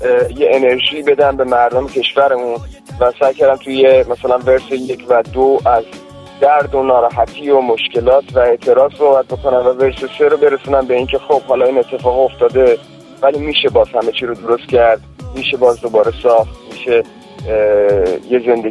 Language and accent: Persian; Tehran, Tehran Province, Iran; یکی دو ماه دیگه میشم 26 ساله. بعد عرضم حضورتون از تهرانم و 25 ساله که تو تهران دارم زندگی میکنم.